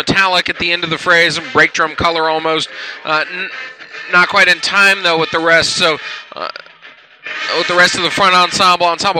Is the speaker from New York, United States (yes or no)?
no; Fontana, California, United States; I'm from Fontana, California, and it is my privilege to be evaluating you in percussion tonight.